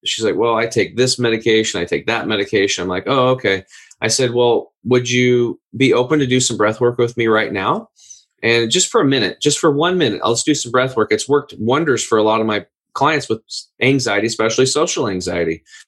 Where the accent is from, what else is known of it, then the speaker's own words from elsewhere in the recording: Oregon, United States; Now, I grew up over in Eastern Oregon, hunting, fishing, redneck, making fun of vegetarians, doing all that stuff, tree cutters, you know, and all that.